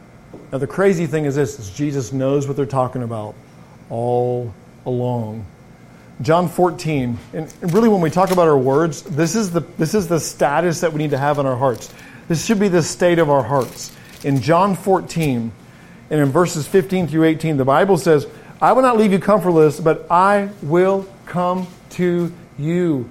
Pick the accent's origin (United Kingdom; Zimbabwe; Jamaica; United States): United Kingdom; England; I grew up in England. It just comes with the English culture.